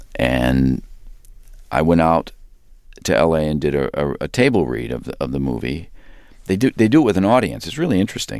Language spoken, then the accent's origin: English; Illinois, United States; I'm from Illinois